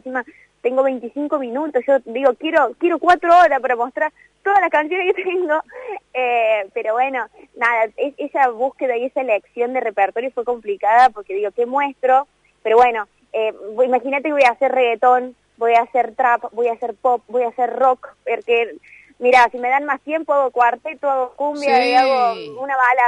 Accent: Argentina

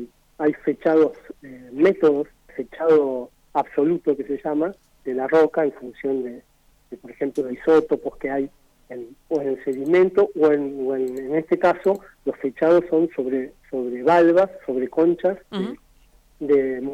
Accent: La Plata, Buenos Aires Province, Argentina; yo soy de La Plata, soy pincha

